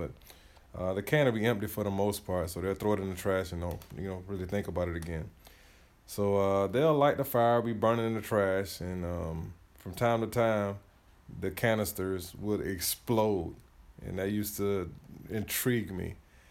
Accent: Georgia, United States; I am from Georgia.

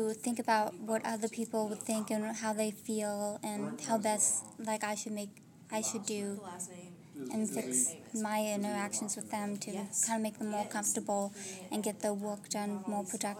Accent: Spokane, Washington, United States; born there; now in Anchorage, United States; I was born in Spokane, Washington, because my parents were stationed at Fairchild Air Force Base, and I've moved around a lot, but now I live in Anchorage, Alaska.

